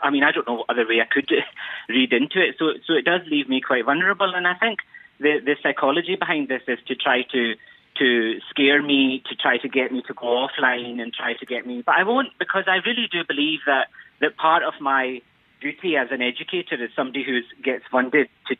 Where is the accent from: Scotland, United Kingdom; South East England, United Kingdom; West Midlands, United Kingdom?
Scotland, United Kingdom; Glasgow; I teach contemporary Islam, and I'm from Glasgow. Yeah, right. My parents are Pakistani.